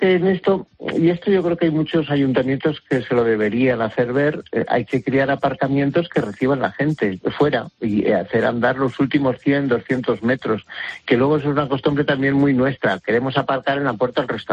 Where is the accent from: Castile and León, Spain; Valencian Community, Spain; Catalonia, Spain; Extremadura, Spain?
Castile and León, Spain; Villacastín; él venía a buscarlos a mi pueblo de Villacastín, a casa de mi amigo Luis